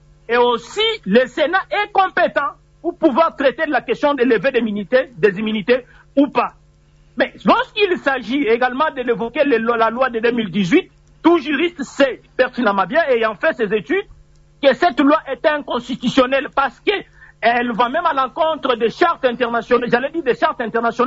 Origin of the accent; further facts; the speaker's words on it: Lubumbashi, Haut-Katanga, DR Congo; je suis de Lubumbashi, quand même connu